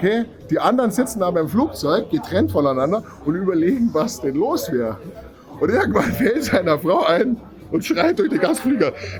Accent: Landsberg am Lech, Bavaria, Germany; Ich komme aus Landsberg am Lech.

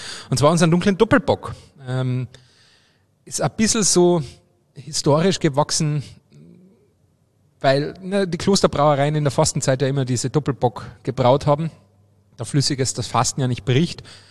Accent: Obervellach, Carinthia, Austria; weil mein Heimatort Oberfellach im Mölltal ist ja eine Partnergemeinde der Stadt, genau, Freising

